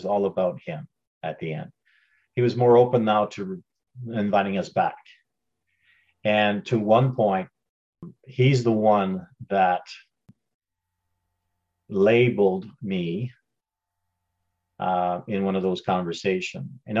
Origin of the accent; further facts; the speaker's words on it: Ontario, Canada; I was born and raised in Northern Ontario. I have the maple leaf tattooed on my chest, and I have no interest of leaving Canada for any province.